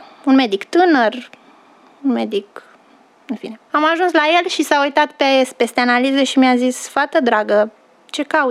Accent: Romania; el știa că eu nu eram din România și nu aveam asigurare, nu aveam card de sănătate, eu eram turist în țara mea.

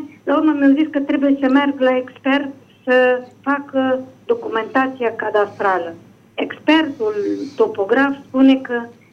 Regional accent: Constanța, Constanța County, Romania; eu sunt din Constanța, dar imobilul e în Carei, în județul Satu Mare.

